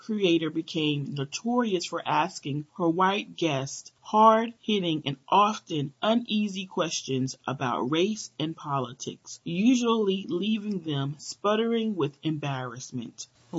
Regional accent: Queens, New York, United States; I'm from Queens, a New York native, and we have this organic hustle when we're used to starting from the ground up.

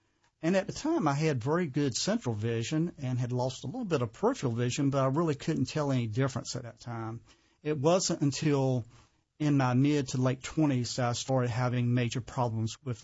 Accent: Henderson, North Carolina, United States; now in Raleigh, United States; I grew up in Henderson, North Carolina, which is probably about an hour north of Raleigh. Okay. You know, a very rural community.

